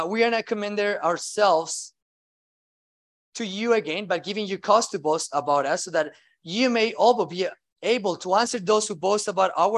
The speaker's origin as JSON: {"language": "English", "country": "Colombia", "said": "because I'm from Colombia."}